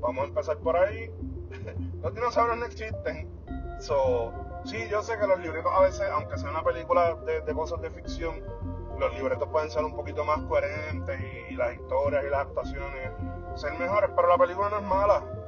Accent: Puerto Rico; Que somos nosotros los puertorriqueños, somos expertos en todo.

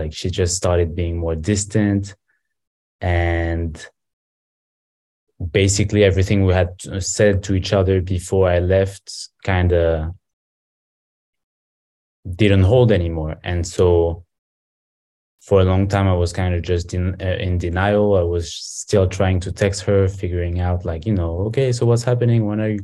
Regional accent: France; I'm from France. I was born in France. My mother is from Venezuela

